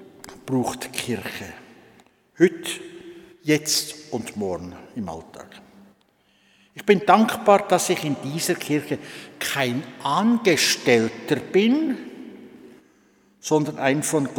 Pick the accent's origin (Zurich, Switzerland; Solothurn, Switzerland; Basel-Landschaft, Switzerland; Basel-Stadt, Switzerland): Basel-Landschaft, Switzerland; Grellingen; born there; Am 19. April 1932 bin ich in Grellingen geboren worden.